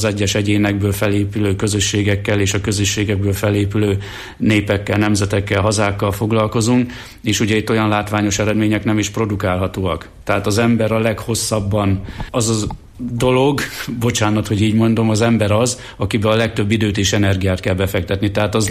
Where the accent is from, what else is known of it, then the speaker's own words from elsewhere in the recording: Jász-Nagykun-Szolnok, Hungary; És hát ugyanígy van ez a régió is, a Nagykunság, ahonnan én származom